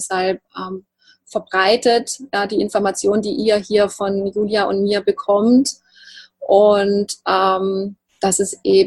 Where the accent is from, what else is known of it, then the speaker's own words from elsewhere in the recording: Baden-Württemberg, Germany; accent: Alemannic; Ich komme ja aus dem Alemannischen, aus dem Schwarzwalddorf, deshalb sage mir